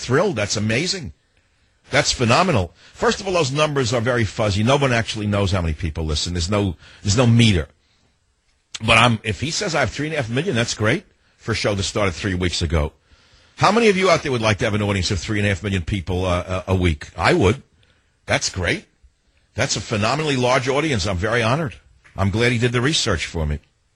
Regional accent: San Francisco, California, United States; KSFO, my hometown of San Fran. I'll even say Cisco tonight. I'm in a good mood. I love my hometown.

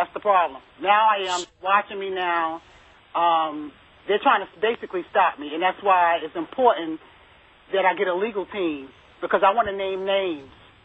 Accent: Brownsville, United States; I was like, come on, I'm coming from Brownsville. I'm like from the ghetto straight into the ghetto. So I was kind of raw and rough, you know, with my delivery.

